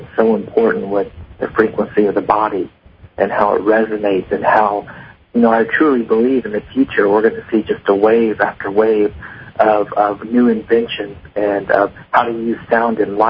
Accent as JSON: {"language": "English", "region": "Indiana", "country": "United States", "said": "No, and I'm from Indiana."}